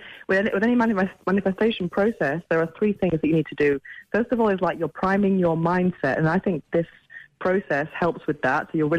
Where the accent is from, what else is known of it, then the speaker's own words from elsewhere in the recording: Manchester, North West England, United Kingdom; born there; I was born in Manchester, but my family is 100% Irish. So I know about the Catholic guilt